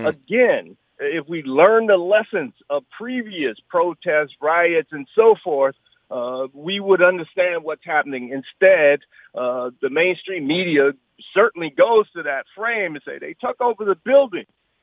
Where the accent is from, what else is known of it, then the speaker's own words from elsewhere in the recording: Miami, Florida, United States; I'm from Miami.